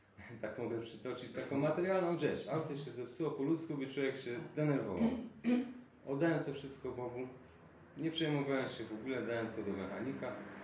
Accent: Tychy, Silesian Voivodeship, Poland; pochodzę z Tychów, tam się urodziłem.

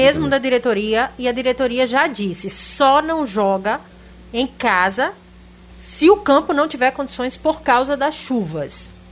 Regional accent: Boquim, Sergipe, Brazil; also born or lived in Aracaju; Mas eu não nasci em Boquim, não. Eu fui criada em Boquim, eu nasci em Aracaju.

